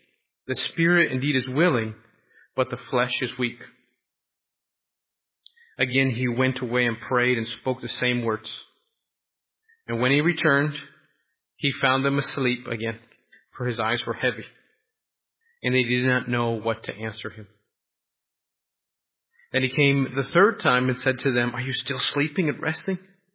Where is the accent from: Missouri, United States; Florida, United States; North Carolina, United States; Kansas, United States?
Florida, United States; now in New York, United States; I grew up in Florida, and Florida doesn't have many good places to look out. It's flat all over the place. But here in New York, there's lots of good lookouts.